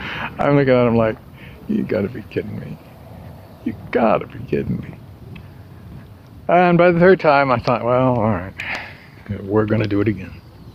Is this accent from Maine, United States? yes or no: yes; Portland, Maine, United States; Search and Rescue Communications and Weather in Portland Harbor Station, which was my hometown, basically.